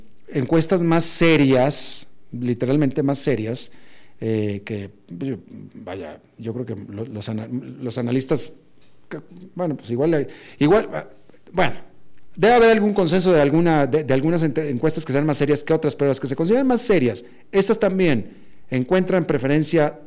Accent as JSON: {"language": "Spanish", "country": "Mexico", "moved": "yes", "said": "yo soy mexicano, pero no vivo en México"}